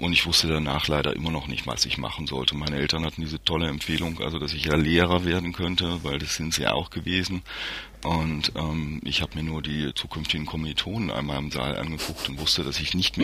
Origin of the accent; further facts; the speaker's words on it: Halle, Saxony-Anhalt, Germany; Also ich habe das irgendwie in meiner Jugend mitbekommen, wie die hallische Innenstadtkern weggerissen wurde und Plattenbauten gebaut worden sind.